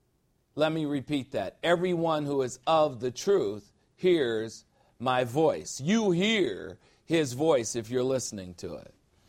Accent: Chicago, Illinois, United States; I'm from Chicago, that's right.

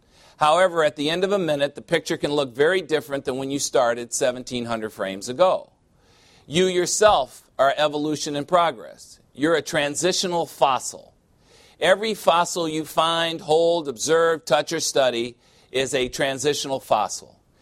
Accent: United States; I am not an African American. I resent the term. I'm an American.

